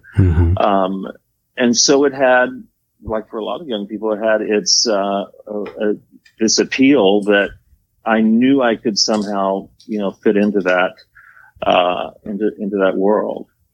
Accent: Denton, Texas, United States; I am from Texas. I am from a little town that's not so little anymore called Denton, Texas.

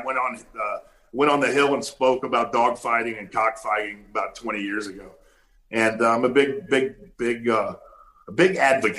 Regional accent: Tulsa, Oklahoma, United States; But there was no way I was going to grow up in Tulsa, Oklahoma, and go to college an hou

